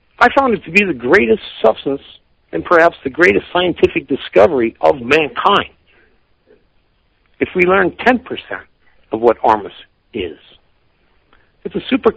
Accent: Sioux City, Iowa, United States; born there; I'm Midwest Native American. I was born in Sioux City, Iowa. Our reservation is out of Minneapolis, or out of Minnesota.

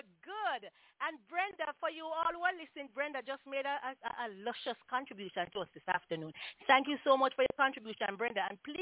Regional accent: Jamaica; Yes, Dr. Ev, you know we come from Jamaica. We come from a little village them where people peep through fence when they are past.

